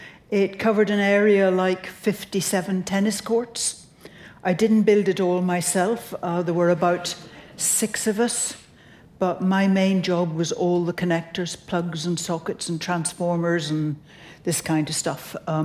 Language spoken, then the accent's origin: English; United Kingdom; I come from the north and west of Britain, British Isles. My accent isn't just funny here, it's funny in Britain as well, so don't panic. So yes, it's a wilder country, more mountainous country.